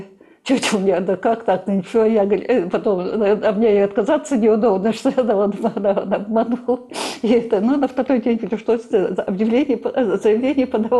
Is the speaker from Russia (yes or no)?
yes; Leningrad Oblast, Russia; Я родилась в Вологодской области. Потом мы переехали в Ленинградскую область. Там жили тут. Ну, вот станция Ефимовская. Там училась. Там. А потом там тоже школу закончила